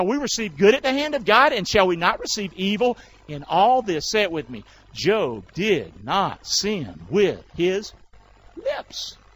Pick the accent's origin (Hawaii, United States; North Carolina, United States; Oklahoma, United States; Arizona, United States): North Carolina, United States; Rockingham; I don't know if y'all know where I'm from. I'm from Rockingham. That's where I'm from.